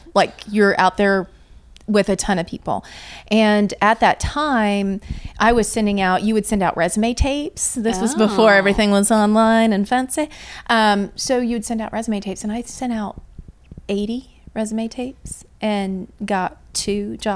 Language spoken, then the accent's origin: English; Louisville, Kentucky, United States; I'll tell you, there was one lady that I grew up watching in Louisville, Kentucky.